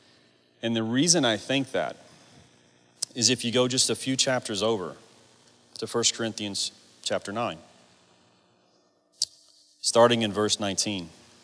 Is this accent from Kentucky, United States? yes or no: yes; Kentucky, United States; When I was a kid growing up in Kentucky, I'm from a town of about 500 people. We have a traffic light.